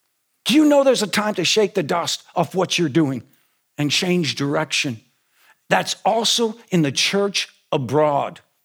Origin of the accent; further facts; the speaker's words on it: Minnesota, United States; They loved my accent. And they loved that this boy was from Minnesota.